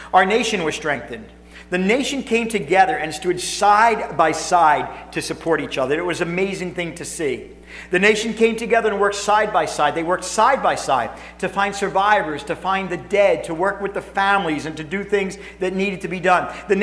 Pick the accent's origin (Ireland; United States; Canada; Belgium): United States; America's great. I love being an American. I love this country.